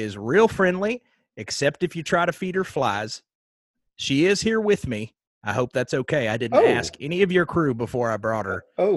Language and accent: English; New York, United States; So next thing I know, I'm going to college, right? NYU. Because I'm from New York, and that is a college that is there.